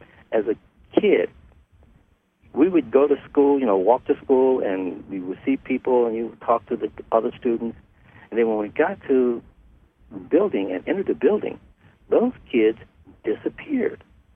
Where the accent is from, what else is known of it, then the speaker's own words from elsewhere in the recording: Detroit, Michigan, United States; and that I'm from Detroit, Michigan. We were one of the earlier northern states that desegregated our public facilities, including our schools.